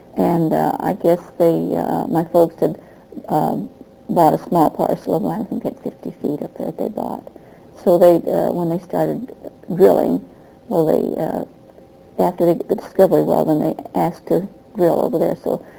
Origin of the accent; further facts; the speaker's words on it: Long Beach, California, United States; I was born in Long Beach. I've been a native here all of my life. Born 1916. Right on 3rd and M, where the post office is. I was born in the alley there in early Long Beach.